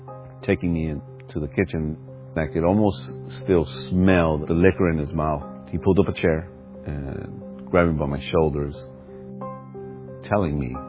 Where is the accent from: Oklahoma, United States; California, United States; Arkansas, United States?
California, United States; Los Angeles; I was raised in the Rampart District of Los Angeles. At that time in the 80s is where gangs started to really take hold of communities.